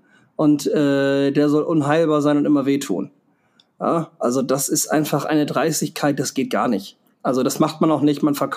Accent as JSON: {"language": "German", "region": "Baltic coast", "country": "Germany", "tie": "born or raised there", "said": "ich bin an der Ostsee groß geworden, wir hatten früher einen Campingplatz an der Ostsee"}